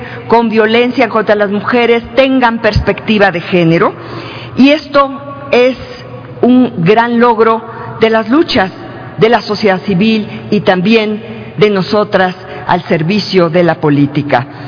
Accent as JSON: {"language": "Spanish", "region": "Puebla", "country": "Mexico", "said": "de donde soy originaria, del estado de Puebla."}